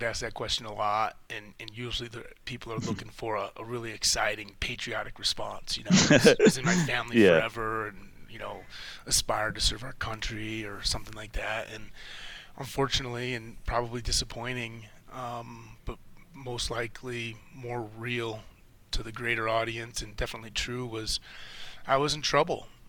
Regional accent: Rochester, New York, United States; I born and raised in Rochester, New York, you know, in the suburbs with average middle-class family.

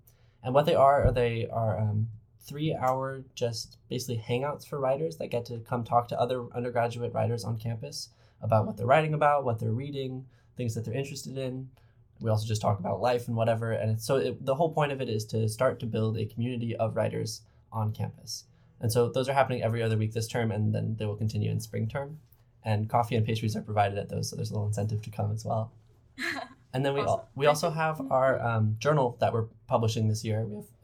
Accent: Corvallis, Oregon, United States; I grew up in Corvallis, and so U of O is a very easy choice for me, a very natural choice to stay in state.

